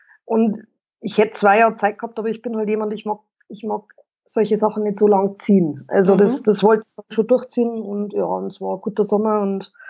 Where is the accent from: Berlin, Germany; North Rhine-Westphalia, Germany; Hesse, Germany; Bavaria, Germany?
Bavaria, Germany; Burghausen; Nein, ich bin aus Burghausen. Das gehört also weder zum Chiemgau noch zum Berchtesgadener Land noch zu Salzburg. Das ist von Salzburg 60 Kilometer weit weg.